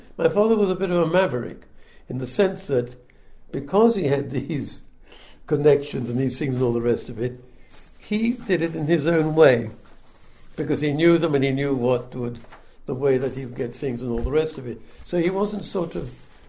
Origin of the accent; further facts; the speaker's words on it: Andalusia, Spain; accent: Andalusian; The only people who could tell exactly where I was from were Spaniards. And they would say, Andaluz, because we speak Andalusian Spaniard.